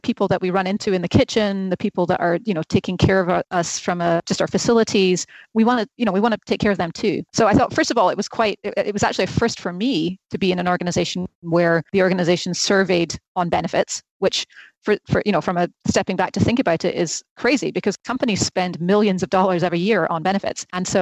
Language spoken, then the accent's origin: English; Scotland, United Kingdom; moved away; I still have an accent, but I grew up in Scotland and I've been here for just over 20 years now. So the accent has dissipated quite a bit